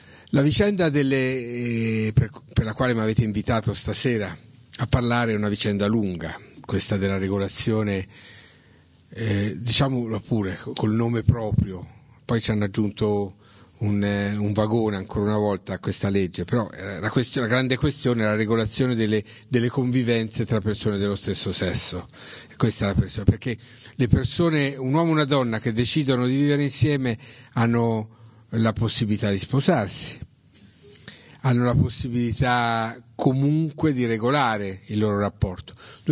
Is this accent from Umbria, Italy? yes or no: yes; Assisi, Umbria, Italy; sono di Assisi, sono in una provincia profonda nel cuore dell'Italia, una città un po' particolare, piccola ma grande per il nome che porta